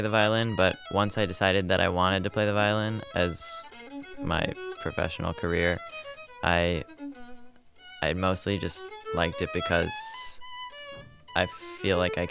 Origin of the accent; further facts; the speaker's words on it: Ann Arbor, Michigan, United States; I'm 16 years old. And I play the violin. I'm from Ann Arbor, Michigan.